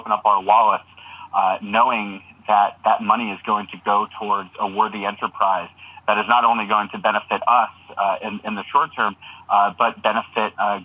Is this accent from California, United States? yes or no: no; New Jersey, United States; Oh, well, so I grew up in New Jersey, and there is a place called Town Hall Deli